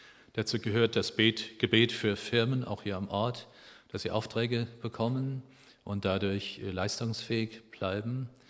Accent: Germany; Ich bin Deutscher hier

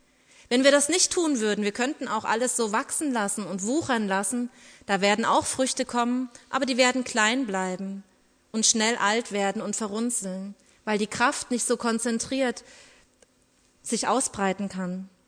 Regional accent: Radebeul, Saxony, Germany; Aber ich kann auch noch weiter zurückdenken, nämlich an meine Kindheit in Radebeul. Diese Stadt ist an der Elbe gelegen und diese Stadt verfügt auch über Weinberge.

